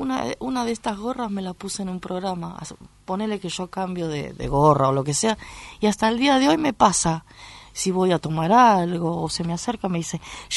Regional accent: Valentín Alsina, Buenos Aires Province, Argentina; Y encima un tango, soy de Valentín Alsina

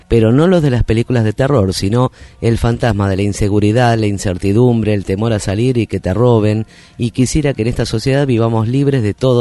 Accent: San Cristóbal, Buenos Aires, Argentina; born there; No, yo nací en San Cristóbal y ahora vivo en Caballito, pero nací ahí.

